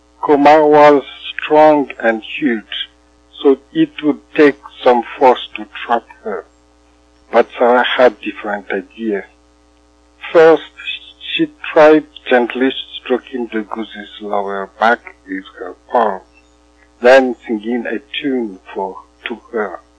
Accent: Madagascar; born there; English is a second language; I'm originally from Madagascar. I was born in a small city which is called close to the city Antsirabe.

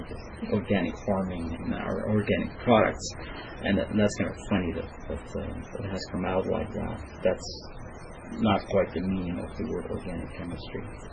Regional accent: Strijen, South Holland, Netherlands; moved away as an adult; also born or lived in Nieuwpoort / Leiden; now in Canada; I was born in Nieuwpoort, and then I moved to Strijen, which is a very tiny little town in the Netherlands, just south of Rotterdam. Then I lived in Leiden for a few years. I stayed there for 2 years after that, and then I decided to move to Canada.

